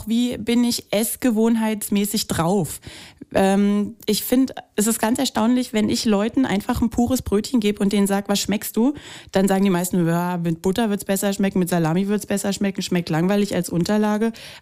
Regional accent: Southern Germany, Germany; now in Berlin, Germany; wenn man in Berlin gute Seelen findet als Süddeutscher

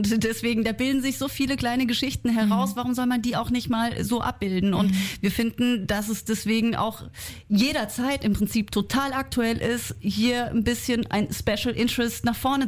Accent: Baden-Württemberg, Germany; wenn man da zum Beispiel jetzt in den Schwarzwald guckt, wo ich herkomme

